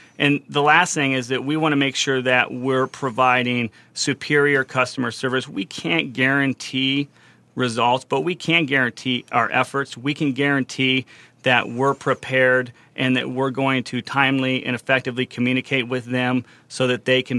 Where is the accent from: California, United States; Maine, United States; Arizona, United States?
Arizona, United States; Yeah, I'm an Arizona native, born and raised in Arizona, which, is not all that unique today, but used to be when I was growing up.